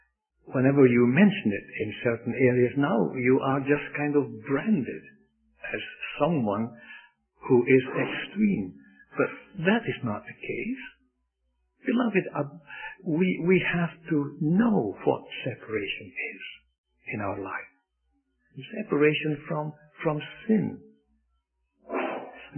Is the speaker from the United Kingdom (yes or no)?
yes; Scotland, United Kingdom; When I was growing up in Scotland, we heard a lot about this word.